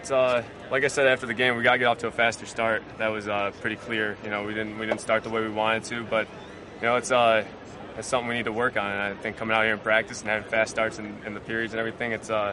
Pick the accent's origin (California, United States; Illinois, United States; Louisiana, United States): Illinois, United States; Chicago; even though I'm from Chicago, I was like Brett Favre growing up.